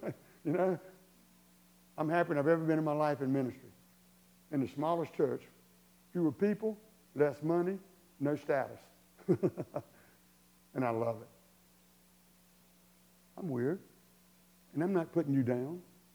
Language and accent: English; Hartsville, South Carolina, United States; I never forget back in where I grew up in Darlington, well, in Hartsville, outside of Hartsville, too.